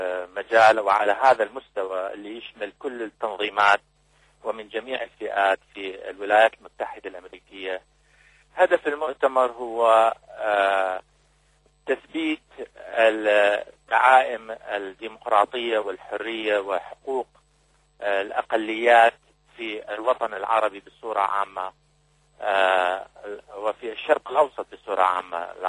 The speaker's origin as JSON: {"language": "Arabic", "town": "Baghdad", "region": "Baghdad Governorate", "country": "Iraq", "tie": "born there", "said": "أنا من مواليد بغداد في العراق"}